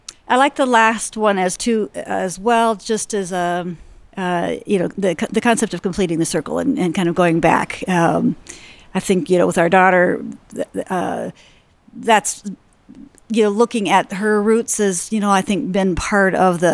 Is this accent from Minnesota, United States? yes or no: yes; Minneapolis, Minnesota, United States; I'm here from Minneapolis.